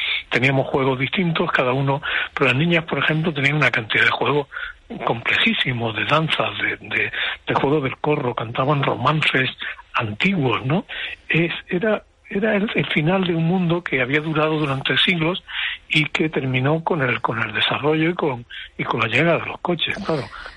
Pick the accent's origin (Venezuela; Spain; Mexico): Spain; Úbeda, Andalusia; por el mundo del que yo vivía cuando era niño en Úbeda